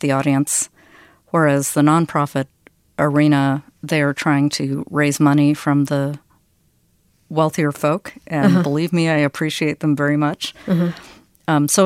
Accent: the South, United States; I'm from the South, so I understand protocol, you know, and following the rules and all of that stuff.

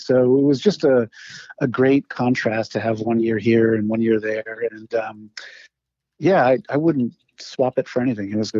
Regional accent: New York, United States; born there; also born or lived in Iran; I was born in New York. I split my time between here in New York and in Iran

